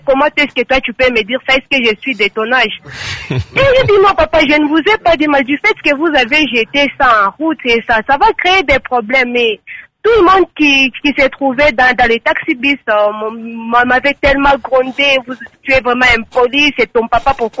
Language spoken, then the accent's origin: French; Lubumbashi, Haut-Katanga, DR Congo; J'aimerais vous dire qu'ici, chez nous, à Lubumbashi, il y a des communes propres